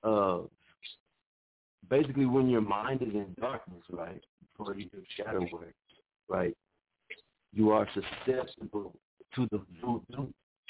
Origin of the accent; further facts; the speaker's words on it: Louisiana, United States; let me speak about myself. I am from Louisiana.